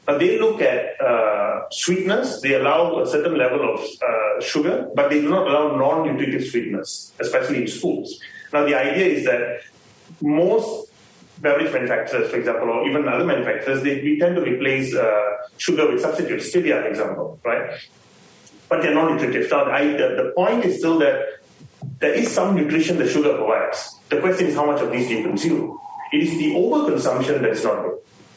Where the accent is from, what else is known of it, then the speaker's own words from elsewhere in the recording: Malaysia; many other ingredients that we consume on a day-to-day basis, being Malaysian, right?